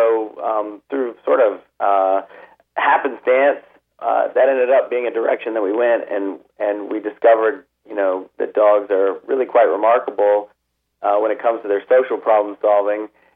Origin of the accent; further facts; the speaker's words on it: Atlanta, Georgia, United States; I actually stayed in my hometown to go to college. I grew up in Atlanta, and I went to Emory University